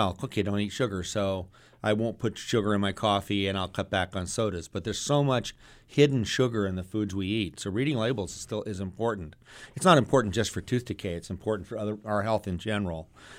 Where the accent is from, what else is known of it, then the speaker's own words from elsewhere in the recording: Southwest, United States; Well, I'm actually from the Southwest, so I'm used to.